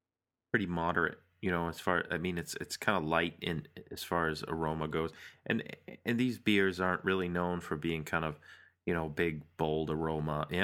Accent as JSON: {"language": "English", "town": "Boston", "region": "Massachusetts", "country": "United States", "tie": "born or raised there", "said": "Yeah, well, not on my hometown or not Boston."}